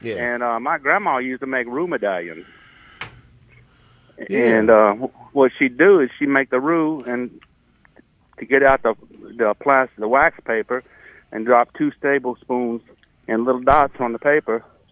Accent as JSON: {"language": "English", "town": "Gaucher", "country": "United States", "tie": "born or raised there", "lives_now": "New York, United States", "said": "So, yeah, I grew up in Gaucher. I live in New York now. I've been up there about 20 years."}